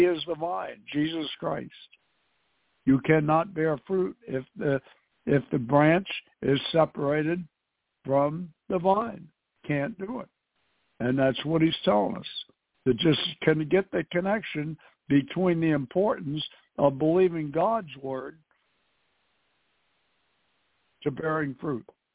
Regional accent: New York City, New York, United States; I was raised in New York City

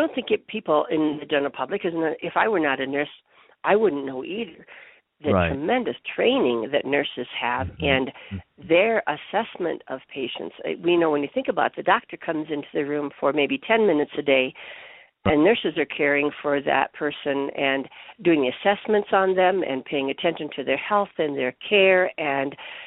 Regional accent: Colorado, United States; Number one, I'm from Colorado, and so of course I love Miss Colorado.

